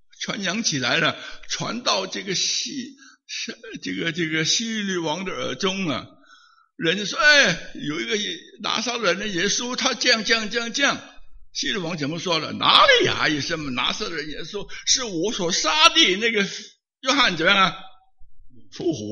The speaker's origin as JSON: {"language": "Chinese", "country": "China", "said": "按照我们中国人在民国以前有没有假期，有没有假期？"}